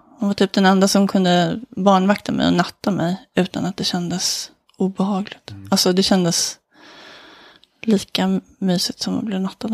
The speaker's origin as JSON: {"language": "Swedish", "town": "Solna", "region": "Stockholm County", "country": "Sweden", "tie": "born or raised there", "said": "I Råsunda, i Solna."}